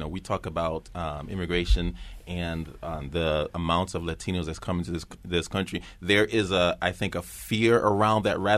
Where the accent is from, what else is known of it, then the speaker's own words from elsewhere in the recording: Bronx, New York, United States; now in Rochester, United States; And I mean, I grew up in the Bronx, where there was, you know, when I was growing up, a lot of mostly blacks and Puerto Ricans.